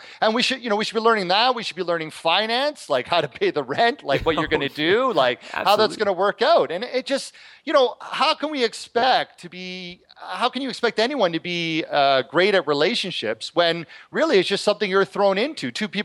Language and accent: English; Toronto, Ontario, Canada; I grew up in Toronto, in an area that, you know, there was lots of bad things going on